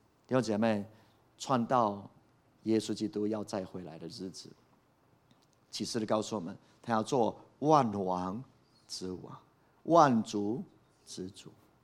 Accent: Puli, Nantou County, Taiwan; 我从小在埔里长大，以前没有什么庙啊，现在到处都是

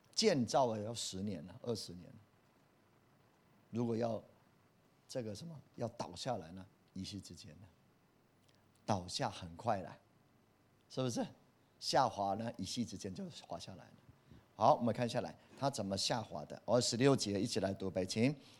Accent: Taiwan; 我们台湾人曾经在几大概十几年前嘛

